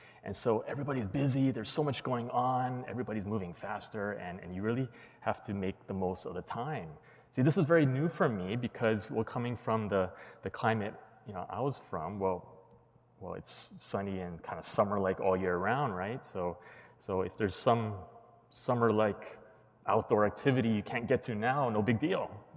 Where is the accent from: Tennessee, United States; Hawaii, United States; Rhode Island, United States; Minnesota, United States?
Hawaii, United States; also born or lived in Southern California; Well, many of you know that I'm originally from Hawaii, and I was born and raised there. And I also lived in Southern California for 10 years.